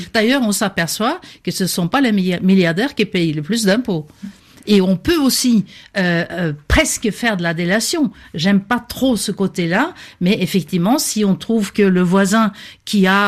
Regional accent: Norway; French is a second language; chez moi en Norvège, je sais que ça peut paraître dingue en France

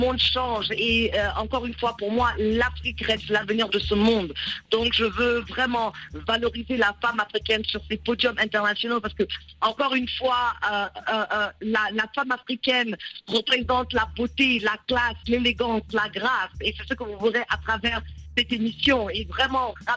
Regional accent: United States; Comme tu as dit, j'ai grandi aux États-Unis, donc j'ai grandi avec la télévision américaine

